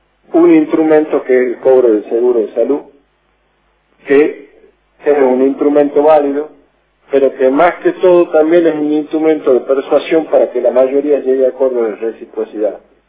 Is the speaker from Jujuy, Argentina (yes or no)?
yes; Jujuy, Argentina; a nosotros como Jujeños y como argentinos